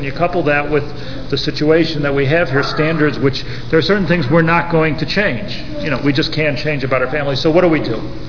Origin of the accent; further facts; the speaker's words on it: United States; I'm an American. I feel very American.